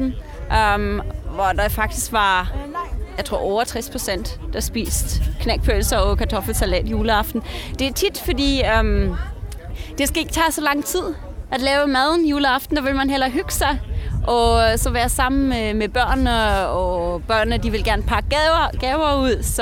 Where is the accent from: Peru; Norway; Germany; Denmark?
Germany; central Germany; Der hvor jeg kommer fra, i midten af Tyskland, der har vi ikke nogen nisser.